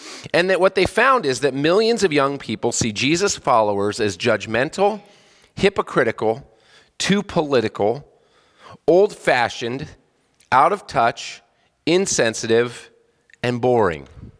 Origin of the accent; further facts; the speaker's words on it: California, United States; Well, growing up in California, a lot of my church members at my dad's church worked at Disneyland